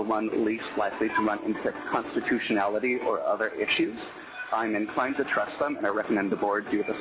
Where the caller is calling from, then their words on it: Juneau, Alaska, United States; I'm testifying from Juneau in the Mendenhall Valley.